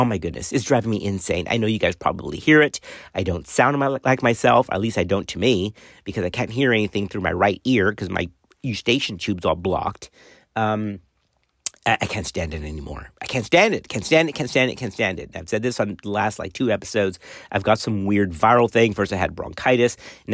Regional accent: Laredo, Texas, United States; But growing up in Laredo around that time, right, it was the 70s-ish

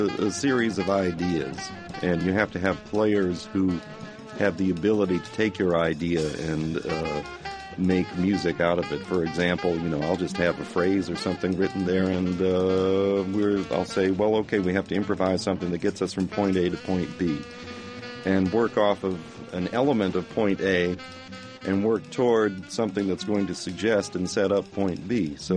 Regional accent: New Hampshire, United States; that's kind of an expression of my frustration with my home state of New Hampshire because basically growing up there and trying to play kind of new music there in the 70s

